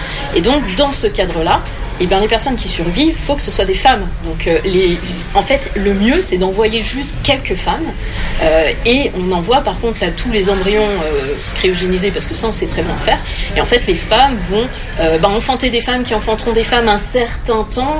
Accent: Auvergne-Rhône-Alpes, France; Je viens de Savoie, donc la figure de la montagne, vraiment la roche, la végétation, les animaux, très protecteurs, très cocon.

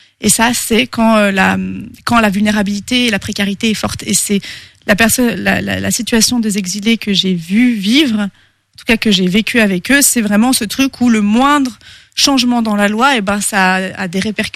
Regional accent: France; also born or lived in India; moi, en tant que Française, je peux aller vivre, j'ai vécu en Inde

